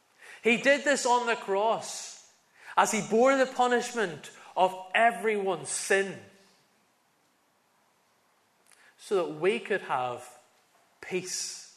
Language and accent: English; Northern Ireland, United Kingdom; If you haven't already picked up, I'm from Northern Ireland.